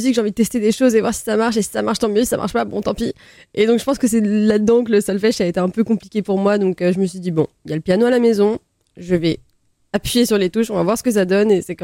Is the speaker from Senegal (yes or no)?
no; Île-de-France, France; j'ai eu la chance de grandir dans une petite ville un peu excentrée de Paris, donc un peu avec la forêt, des grands parcs.